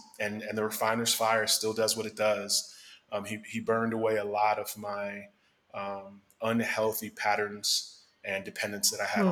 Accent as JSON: {"language": "English", "region": "Northeast", "country": "United States", "said": "we both had a Black church background, and we're both from the Northeast."}